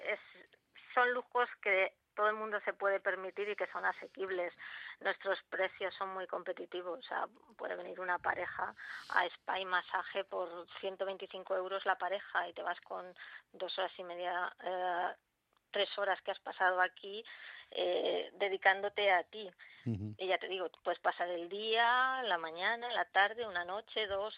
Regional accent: Brihuega, Castilla-La Mancha, Spain; Yo soy de aquí, de Brihuega, entonces yo quería hacer mi proyecto aquí

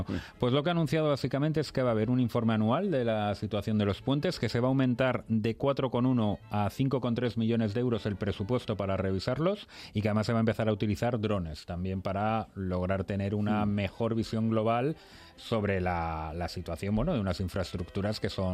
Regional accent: Valladolid, Castile and León, Spain; Hombre, yo soy de Valladolid

